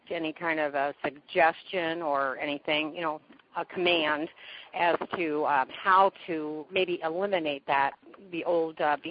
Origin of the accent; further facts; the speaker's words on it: Ohio, United States; I'm from Ohio.